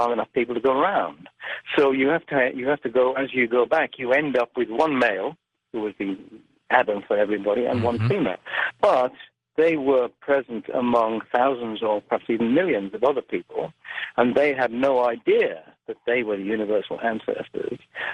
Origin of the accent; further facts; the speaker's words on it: Wales, United Kingdom; first language Welsh; English is a second language; I had a different experience from you because I grew up in Wales. I read it in Welsh, which makes it even more difficult than it is in English in parts.